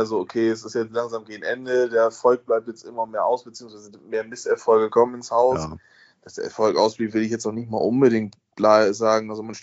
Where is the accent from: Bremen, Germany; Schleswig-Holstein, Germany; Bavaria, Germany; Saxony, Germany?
Bremen, Germany; kenne ich mich ja als Bremer aus